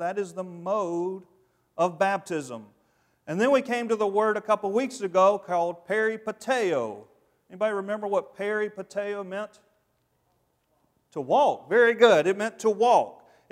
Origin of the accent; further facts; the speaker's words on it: the South, United States; And I'm from the South, so it's wrestle.